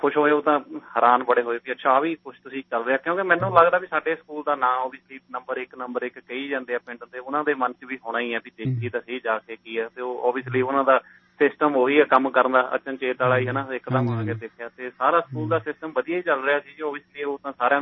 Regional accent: Punjab, India; ਅਤੇ ਸਾਡਾ ਪਿੰਡ ਤਿੰਨ ਪੰਚਾਇਤਾਂ ਜੀ ਸਾਡੇ ਪਿੰਡ ਦੀਆਂ, ਪਹਿਲਾਂ ਹੁਸ਼ਿਆਰਪੁਰ ਜ਼ਿਲ੍ਹਾ ਹੁੰਦਾ ਸੀ ਤੇ ਹੁਣ ਨਵਾਂ ਸ਼ਹਿਰ ਬਣਿਆ ਹੋਇਆ ਉਦੋਂ ਦਾ, ਇਹ ਸੈਕਿੰਡ ਬਿਗੈਸਟ ਪਿੰਡ ਹੈ ਜੀ ਸਾਡਾ ਨਵਾਂ ਸ਼ਹਿਰ ਦੇ ਵਿੱਚ

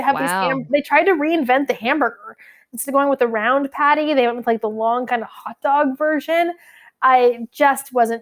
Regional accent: Seattle, Washington, United States; Born and raised in Seattle.

